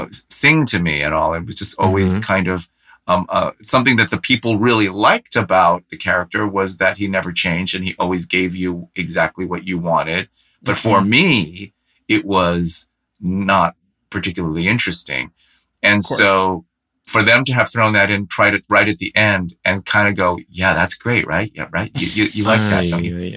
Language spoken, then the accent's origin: English; San Francisco, California, United States; I grew up in San Francisco, and I had an awareness of the impact of the particular show